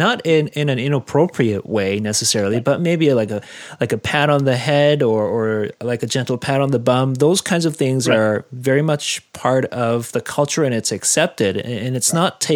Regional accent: South Korea; moved away; because I come from an immigrant background. I come from South Korea.

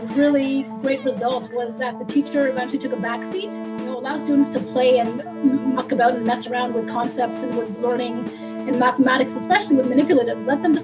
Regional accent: Toronto, Ontario, Canada; I'm from Toronto, Ontario, actually just outside. I live in the suburbs, just 40 minutes outside of Toronto.

